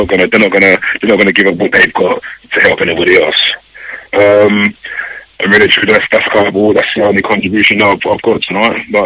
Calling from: London, United Kingdom; I'm from Inza Ozoblo. I'm from London at the moment.

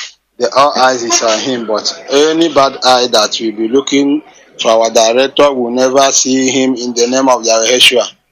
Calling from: Malabo, Equatorial Guinea; I'm calling from Equatorial Guinea, Malabo, Guinea Equatorial, Malabo to be precise.

